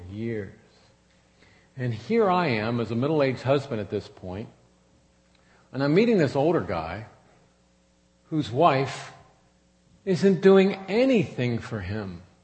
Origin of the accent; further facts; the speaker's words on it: Pennsylvania, United States; now in Indiana, United States; Gladys and I were high school sweethearts. We grew up in Pennsylvania, but we've lived in Indiana almost our whole adult lives.